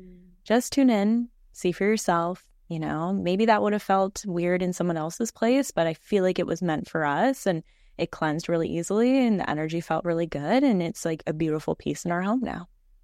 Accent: Palm Springs, California, United States; also born or lived in Los Angeles / Orange County; now in Seattle, United States; so I grew up in California, grew up in like Palm Springs, lived in LA, Orange County, that whole Southern California. And then we just randomly moved in 2020 up to Seattle

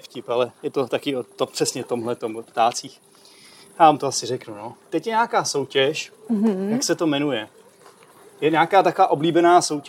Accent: Poděbrady, Central Bohemian Region, Czechia; Já jsem z Poděbra, takže to není tak daleko.

